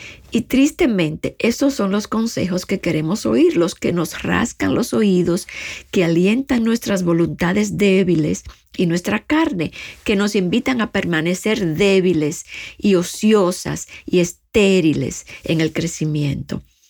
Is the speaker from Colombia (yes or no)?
no; Dominican Republic; Viven, como dicen en mi país, República Dominicana, como chivos sin ley.